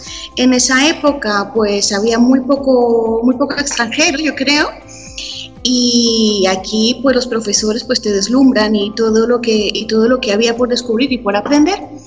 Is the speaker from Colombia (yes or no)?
yes; Neiva, Huila, Colombia; also born or lived in Bogotá; now in Madrid, Spain; pues soy de Neiva, soy opita, nacida en Bogotá y residente en Madrid.